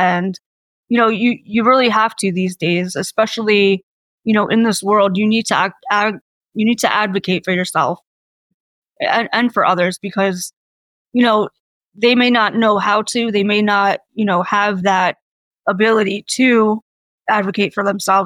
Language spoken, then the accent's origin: English; New York, United States; Well, I'm 35. I'm from New York.